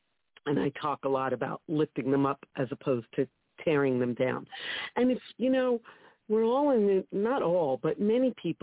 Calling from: New Jersey, United States; I'm calling from New Jersey.

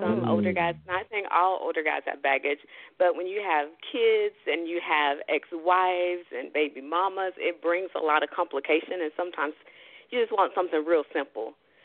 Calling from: Atlanta, Georgia, United States; from Atlanta.

